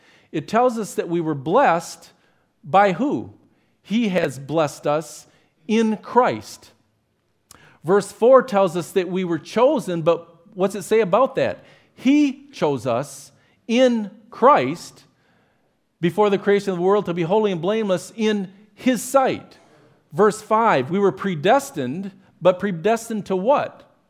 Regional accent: United States; born there; I am grateful to God for making me a part of this country and born in this country.

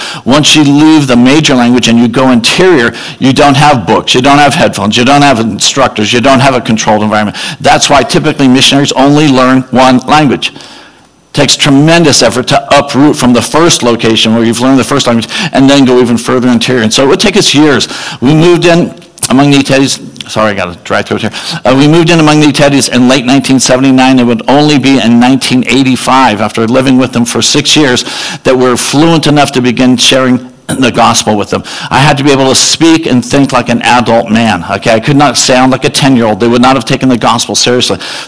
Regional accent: San Diego, California, United States; I was born and raised in San Diego. I surf. That's what I do.

